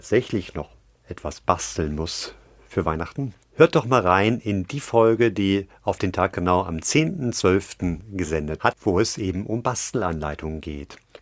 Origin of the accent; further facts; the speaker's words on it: Northern Germany, Germany; Das kann ich als Norddeutscher aber mal bestreiten.